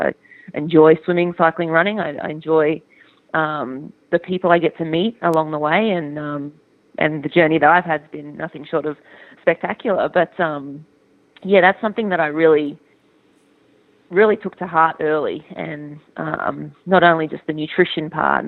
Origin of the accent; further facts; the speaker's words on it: Australia; And I needed to make sure I split the year up, especially, you know, being Australian.